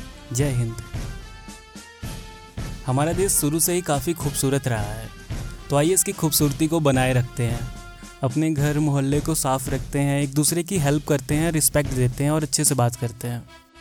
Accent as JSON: {"language": "Hindi", "country": "India", "said": "तो बात ऐसी है कि हम इंडियन लोग काफ़ी यूनिक होते हैं।"}